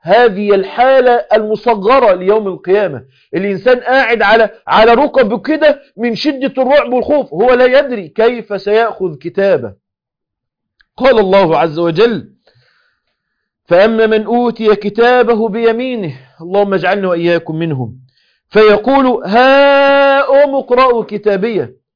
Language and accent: Arabic; Egypt